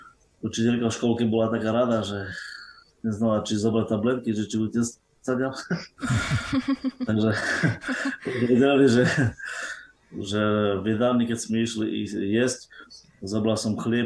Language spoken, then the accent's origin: Slovak; Medzilaborce, Prešov Region, Slovakia; Svoje detstvo som prežil v Medzilaborciach, v detskom domove, ktorý ma mnohí ľudia poznajú.